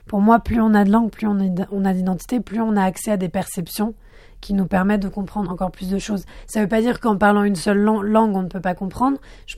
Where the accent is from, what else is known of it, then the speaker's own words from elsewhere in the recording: France; first language Arabic; French is a second language; comme ma mère ne parlait pas français quand j'étais petite, ma première langue... Ma langue maternelle, en fait, était l'arabe. Et puis, comme je vivais en France, le français a vite pris le pas